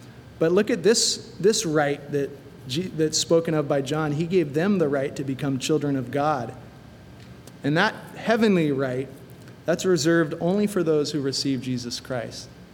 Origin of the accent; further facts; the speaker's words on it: United States; And as an American, I have these rights.